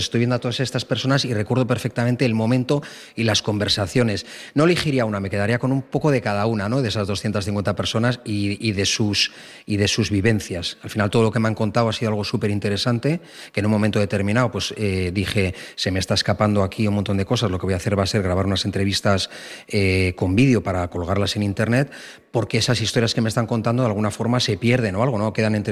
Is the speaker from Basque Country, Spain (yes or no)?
yes; Las Carreras, Basque Country, Spain; No soy tan joven, ya 50 años. Nací en el 74, soy de Las Carreras, Meatzaldea, una zona, bueno, pues una zona muy castigada con respecto a los trabajos